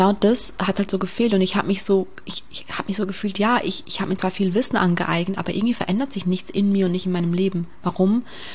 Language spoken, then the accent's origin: German; Switzerland; moved away as an adult; ich will mein Heimatland, die Schweiz, verlassen, ich will auf Reisen gehen.